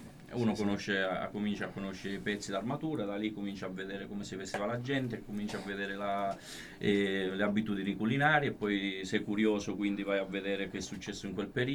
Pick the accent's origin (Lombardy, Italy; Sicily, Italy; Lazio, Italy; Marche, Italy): Lombardy, Italy; Bergamo; di Bergamo, non si sente, sono del Bergamo